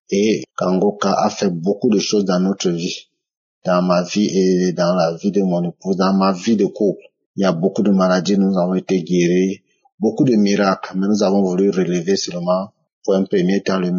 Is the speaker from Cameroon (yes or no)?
yes; Cameroon; Je suis un Camerounais, fidèle auditeur de Kangoka.